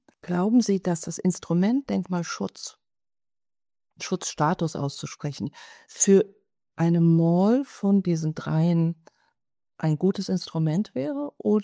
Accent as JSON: {"language": "German", "region": "West Germany", "country": "Germany", "lives_now": "Leipzig, Germany", "said": "ich bin eine Westdeutsche, habe aber vorher schon in Ostdeutschland gearbeitet und gelebt."}